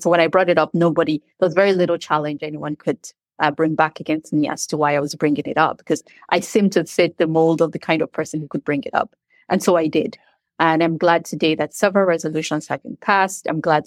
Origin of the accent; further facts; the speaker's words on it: Nigeria; I myself, I'm a Nigerian, so I'm an African woman, but I have albinism.